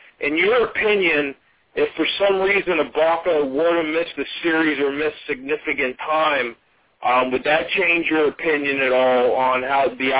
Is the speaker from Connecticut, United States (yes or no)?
no; Pittsburgh, Pennsylvania, United States; I'm from Pittsburgh, and I watched Steven Adams as a freshman last year.